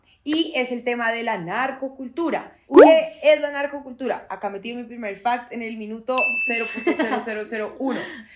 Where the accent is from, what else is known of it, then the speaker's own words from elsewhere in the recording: Colombia; nosotras, como colombianas, Colombia es un país en donde el narcotráfico